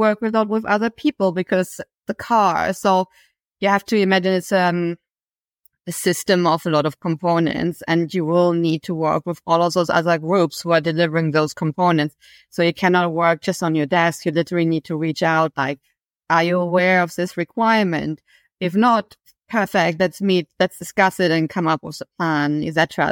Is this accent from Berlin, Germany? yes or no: yes; Berlin, Germany; because I'm from Berlin and we have a very big technical university